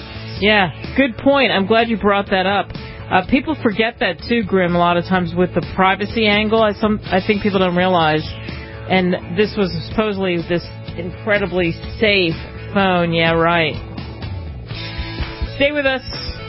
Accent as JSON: {"language": "English", "town": "Philadelphia", "region": "Pennsylvania", "country": "United States", "tie": "born or raised there", "said": "Where I grew up in Philly, there's a river no one can pronounce because they just can't. It's called the Schuylkill River."}